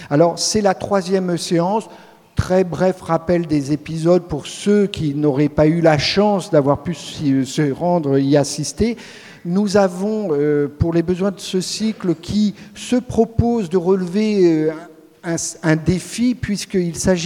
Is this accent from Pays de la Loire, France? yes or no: no; Auxerre, Bourgogne-Franche-Comté, France; je ne suis pas poitevin, je suis d'Auxerre, je viens d'Auxerre